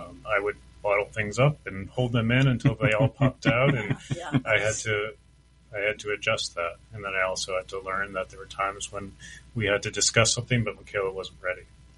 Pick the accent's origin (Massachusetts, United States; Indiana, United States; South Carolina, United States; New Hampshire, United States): New Hampshire, United States; I grew up in New Hampshire. I grew up similar in a Christian home. I had two older sisters.